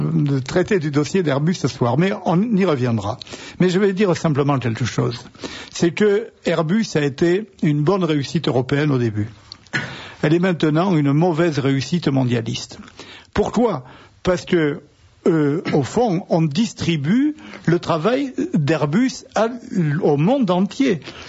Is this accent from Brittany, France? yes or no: no; Toulouse, Occitanie, France; elle me tient beaucoup à cœur parce que je suis toulousain